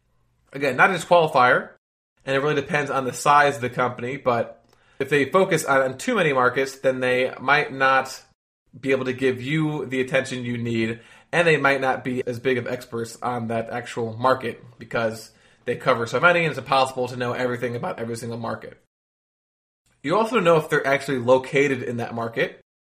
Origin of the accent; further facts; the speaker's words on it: Tampa, Florida, United States; I am from Tampa, Florida.